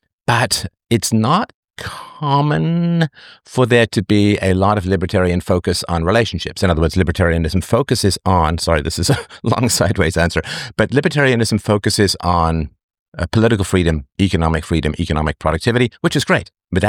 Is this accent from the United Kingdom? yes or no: yes; England, United Kingdom; When I grew up in England, I lived in this apartment building, sort of a low-rise apartment building, with sort of paper-thin walls.